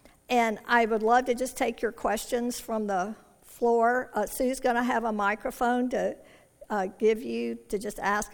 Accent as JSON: {"language": "English", "town": "Tucson", "region": "Arizona", "country": "United States", "said": "I'm from Tucson, Arizona, and we're 3 hours earlier than you all are."}